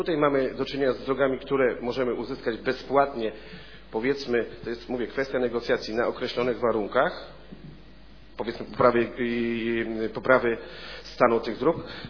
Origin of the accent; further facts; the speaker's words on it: West Pomeranian Voivodeship, Poland; Ja akurat pochodzę z miejscowości. Zresztą takich miejscowości mamy kilka na terenie gminy Gryfinów, byłych popegeerowskich.